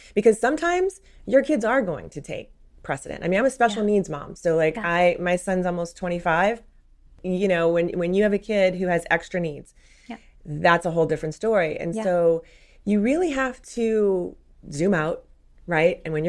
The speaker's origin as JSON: {"language": "English", "town": "New Orleans", "region": "Louisiana", "country": "United States", "said": "I mean, again, I'm from New Orleans, okay?"}